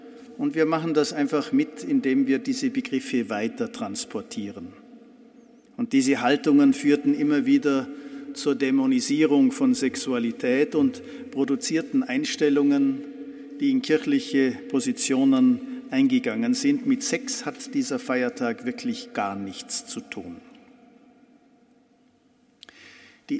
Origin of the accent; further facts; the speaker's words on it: Austria; Ich bin Österreicher.